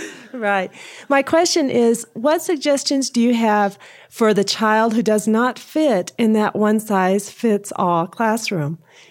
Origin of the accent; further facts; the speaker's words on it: Colorado Springs, Colorado, United States; I'm from Colorado Springs.